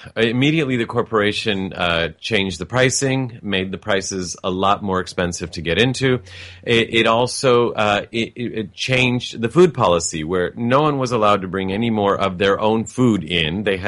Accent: United States; born there; maybe I know this because I was born in America, and I was born Italian-American, but I knew growing up of a man named Amadeo Giannini, maybe because I also grew up in a neighboring city.

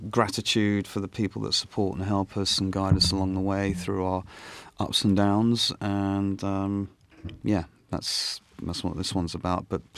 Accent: London, United Kingdom; I grew up on the King's Road in London, which was the hub of music, fashion, and lifestyle from the 60s, 70s

